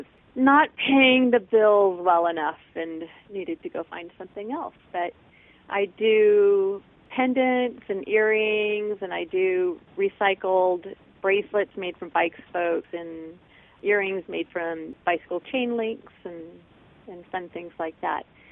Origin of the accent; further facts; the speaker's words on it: California, United States; I grew up down in Orange County, but I had one of those mothers who refused to drive me everywhere or most anywhere.